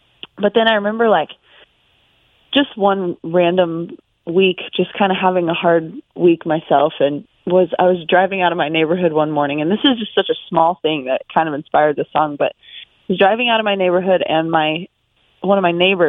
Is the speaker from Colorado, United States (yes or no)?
yes; Colorado Springs, Colorado, United States; now in Nashville, United States; So, I mean, I grew up in Colorado Springs.